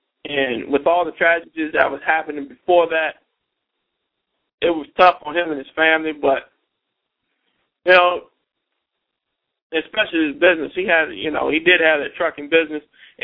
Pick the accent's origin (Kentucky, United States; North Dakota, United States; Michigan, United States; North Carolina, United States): North Carolina, United States; Durham; I'm from Durham, and Rodney was a great friend of mine.